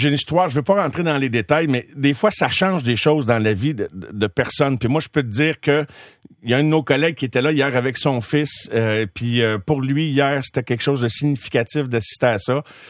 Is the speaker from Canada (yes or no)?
yes; Quebec, Canada; Moi, j'ai grandi dans le canton de l'Est.